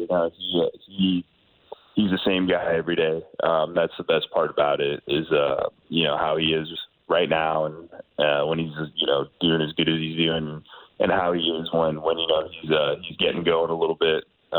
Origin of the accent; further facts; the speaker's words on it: Canada; But, Canada is my overall identity. I grew up in Canada.